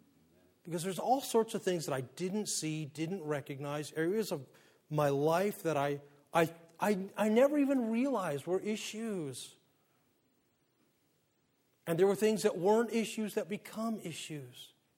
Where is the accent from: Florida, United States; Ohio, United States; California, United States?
California, United States; Monterey; also born or lived in Phoenix; Phoenix, spent 7 years there, and then I had this great privilege of moving back to Monterey and to my hometown